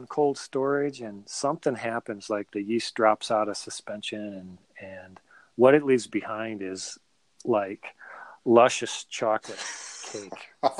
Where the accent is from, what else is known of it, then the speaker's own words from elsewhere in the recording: Michigan, United States; Because growing up in Michigan, you always hear the red winged blackbird.